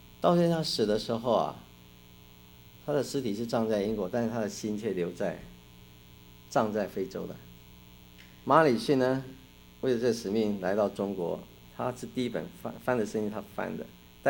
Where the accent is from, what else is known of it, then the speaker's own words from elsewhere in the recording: Taiwan; 台湾人认为我是外省人，国内来知道我是台湾人。我的国语是跟山东人学的，山东老师